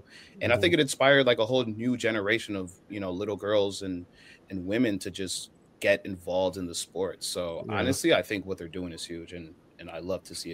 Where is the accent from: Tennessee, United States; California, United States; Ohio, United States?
Ohio, United States; Cleveland; I'm from Cleveland, Ohio.